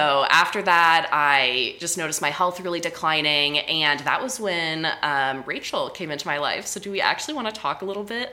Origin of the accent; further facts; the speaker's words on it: California, United States; So growing up, I grew up in Northern California, and now I'm also based in Southern California.